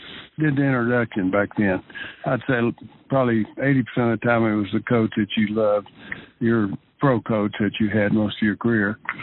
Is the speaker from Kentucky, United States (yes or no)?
no; Texas, United States; I grew up in Texas, and of course that was at west of here a little ways.